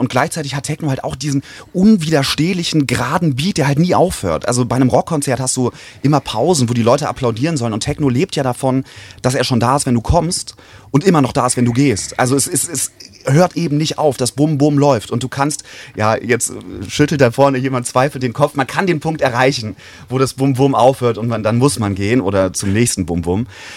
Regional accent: Bremen, Germany; Und da ging das in Bremen, wo ich herkomme, halt gerade wieder

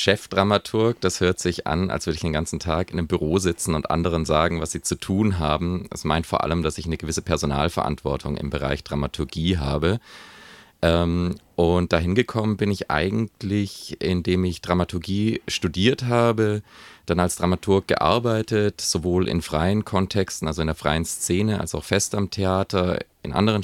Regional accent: Sigmaringen, Baden-Württemberg, Germany; Ich komme aber ursprünglich aus Sigmaringen, also eine gute Stunde von hier. Dort bin ich geboren und aufgewachsen.

